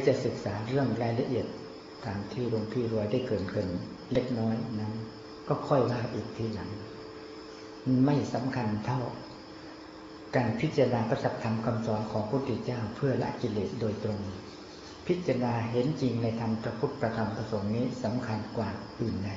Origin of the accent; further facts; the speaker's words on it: Buriram, Thailand; หลวงพ่อเกิดที่จังหวัดบุรีรัมย์ก็อยู่บ้านก็ใกล้ท้องไร่ท้องนา